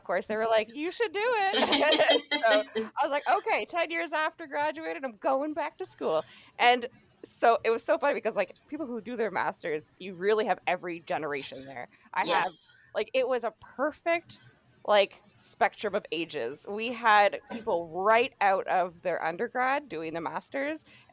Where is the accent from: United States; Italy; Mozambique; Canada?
Canada; Quebec; growing up in the Gatineau Park of, if anyone is, or at least has visited Ottawa and has gone into the Gatineau Hills, that's it's a beautiful area.